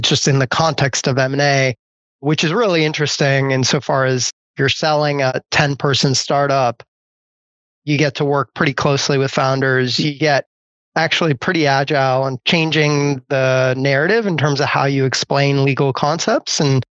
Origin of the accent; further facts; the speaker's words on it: Massachusetts, United States; moved away as an adult; So I grew up in Massachusetts, actually went to Stanford for undergrad to kind of try a different atmosphere, if you will.